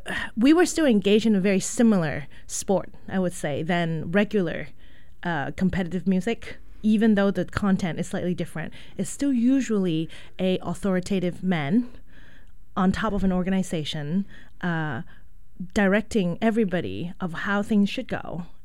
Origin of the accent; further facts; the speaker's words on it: England, United Kingdom; now in United States; I was told before I came here from England that America is, you know, wealthy